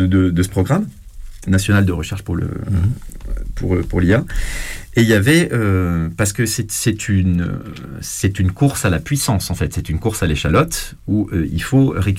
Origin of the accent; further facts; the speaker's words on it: France; quand même, parce que on est français.